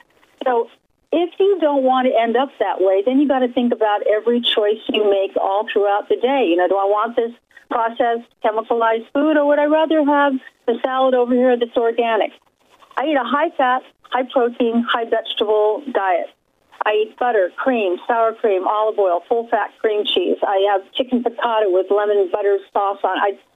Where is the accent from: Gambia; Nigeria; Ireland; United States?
Ireland; So, I'm Irish. We either drink or write. I do both.